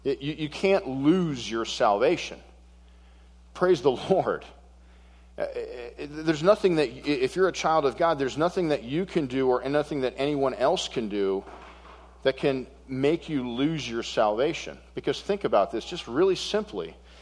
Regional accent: Boulder, Colorado, United States; I was raised in Boulder Public School, so I'm not even totally sure I know what a participle is

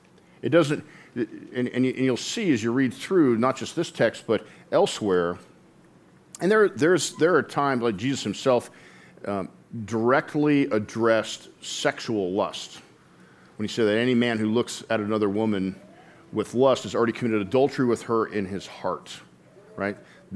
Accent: Colorado, United States; I was born and raised in America. I was born and raised in Colorado.

